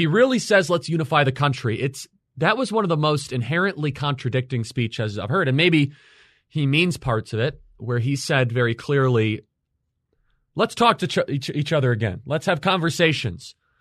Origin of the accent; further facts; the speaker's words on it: United States; I'm an American first.